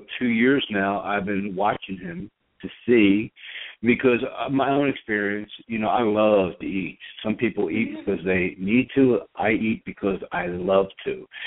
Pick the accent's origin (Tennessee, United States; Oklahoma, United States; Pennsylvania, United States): Pennsylvania, United States; Philadelphia; So, I'm from Philadelphia. I'm Italian, born and raised, and, I grew up on bread and, homemade pizza and homemade.